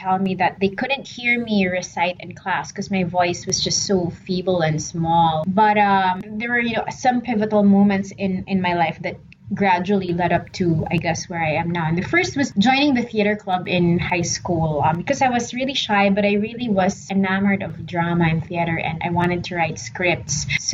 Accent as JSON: {"language": "English", "town": "Manila", "region": "Metro Manila", "country": "Philippines", "said": "from Manila in the Philippines."}